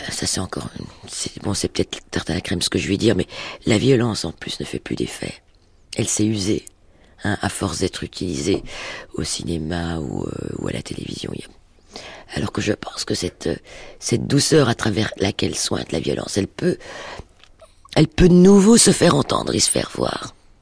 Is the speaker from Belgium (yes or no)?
yes; Belgium; born there; first language French; je suis né en Belgique de parents juifs polonais, mais le français, c'est ma langue.